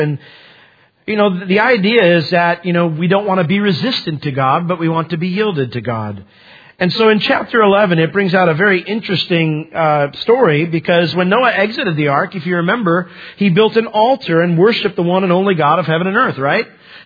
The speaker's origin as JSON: {"language": "English", "region": "New York", "country": "United States", "tie": "born there", "moved": "yes", "said": "I was born in New York. So when we moved down here, there were certain things that were a little bit different, you know."}